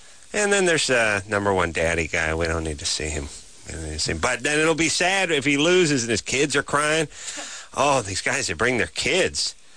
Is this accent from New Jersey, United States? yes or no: no; North Hollywood, California, United States; Plus, he's a local North Hollywood guy. Ah. I grew up in North Hollywood.